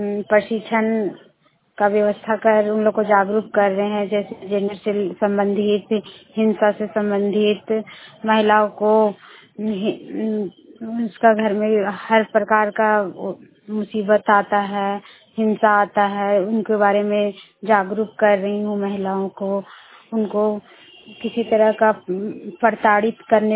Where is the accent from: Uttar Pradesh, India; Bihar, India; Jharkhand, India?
Jharkhand, India; Barka; और मैं बड़का गांव की रहने वाली हूँ